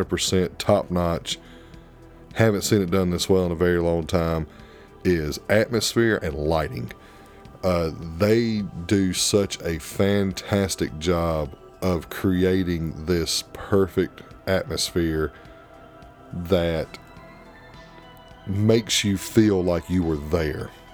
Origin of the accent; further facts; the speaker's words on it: South Carolina, United States; which I'm from South Carolina. I don't live in big cities